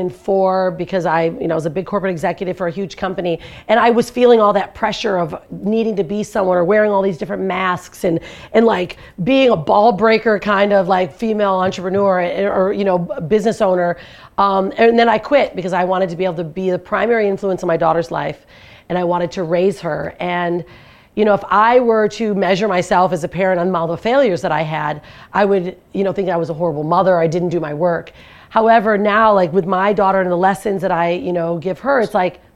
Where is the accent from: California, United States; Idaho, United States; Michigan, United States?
Michigan, United States; Detroit; also born or lived in Grand Rapids, United States; because I grew up in Detroit and Grand Rapids, like that's where, you know, I played softball as a young person